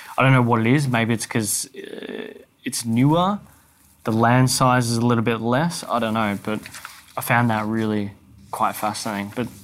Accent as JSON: {"language": "English", "town": "Bentleigh", "region": "Victoria", "country": "Australia", "tie": "born or raised there", "said": "when I grew up in Bentley and then we moved to Brighton was just all land."}